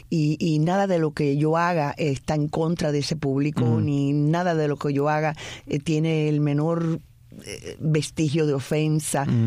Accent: Havana, Cuba; Sí, nací en La Habana. Nací en plena Habana. Después nos mudamos para La Víbora. Cuando yo tenía como 7 años. No, miento. Me mudé para La Víbora como a los 12 años.

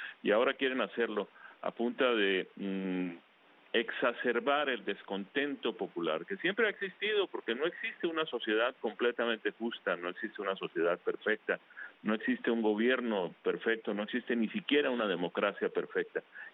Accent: Colombia; now in United States; Yo sigo siendo tan colombiano como siempre lo he sido, sigo queriendo a mi país, sigo sufriendo a veces también con las cosas que suceden en mi país, pero ya soy un norteamericano, ya soy un estadounidense de tiempo completo.

